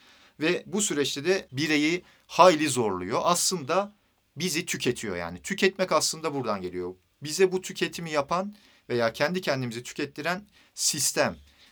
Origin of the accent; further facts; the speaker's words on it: Harran, Şanlıurfa, Turkey; Ya ben Anadolu'dan gelmiş gariban bir köleyim. Hani onlar sendikalı ben Harranlıyım yani başka bir şey değil yani.